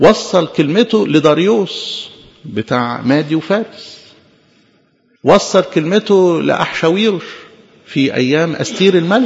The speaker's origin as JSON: {"language": "Arabic", "country": "Egypt", "said": "ومن مصر دعوت ابني كفرحة بهجة لينا كمصريين"}